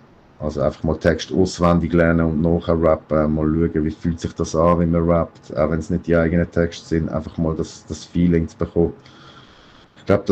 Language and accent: German; Augst, Basel-Landschaft, Switzerland; Also zu mir, ich bin aufgewachsen in August, Basel-Land.